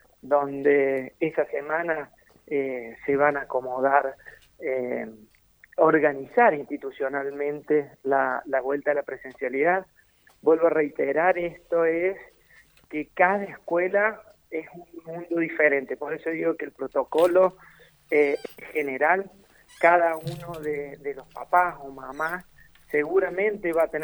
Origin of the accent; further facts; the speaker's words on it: Argentina; la cultura del trabajo, que es lo que nos va a sacar como argentinos